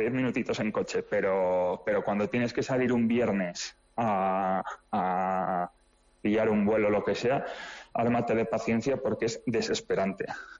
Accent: Burgos, Castile and León, Spain; moved away; also born or lived in Madrid; Yo soy de Burgos. Nací viviendo todavía en Burgos, excepto los últimos 4 años antes de irme, que estuve en Madrid.

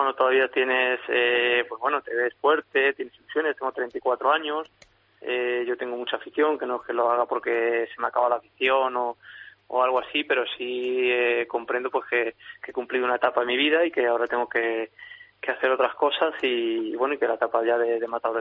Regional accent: Ciudad Real, Castilla-La Mancha, Spain; la de Ciudad Real, una tarde muy importante para mí, la feria de mi tierra

